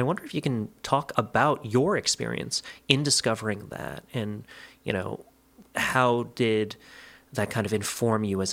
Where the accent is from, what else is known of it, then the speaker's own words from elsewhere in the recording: Canada; being a Canadian